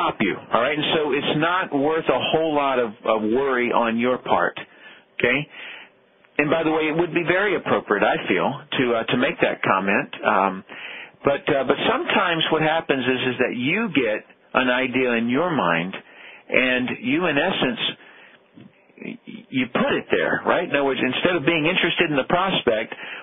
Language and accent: English; Tennessee, United States; accent: Tennessee; I grew up in Tennessee and just absolutely hated education and anything to do with it.